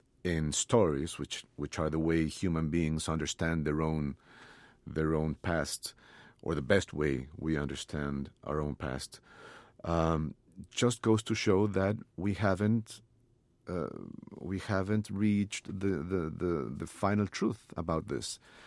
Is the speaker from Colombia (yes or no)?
yes; Bogota, Bogotá Capital District, Colombia; the experience of my generation growing up in Bogota in the 80s and 90s, with the bombings, with the shootings in the streets